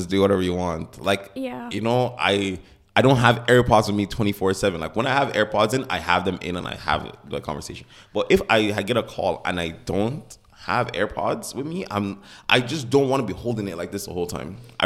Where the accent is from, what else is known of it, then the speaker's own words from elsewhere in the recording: Nigeria; Guys, I am a Nigerian man. Omo Yorubani me. Omo Nigerian me. Listen here, buddies. I'm a Nigerian man.